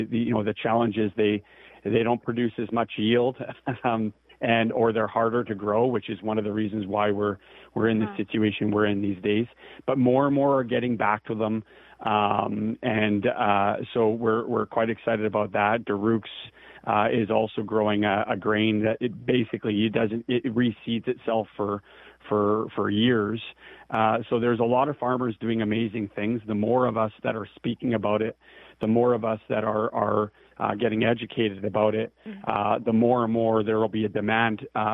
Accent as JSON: {"language": "English", "region": "Scotland", "country": "United Kingdom", "said": "Scones is, as a Scottish man myself, my wife has to find a way to make scones out of our wild yeast process."}